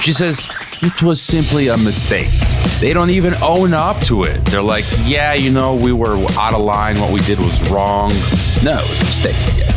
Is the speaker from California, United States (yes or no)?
no; Chicago, Illinois, United States; From my hometown, Chicago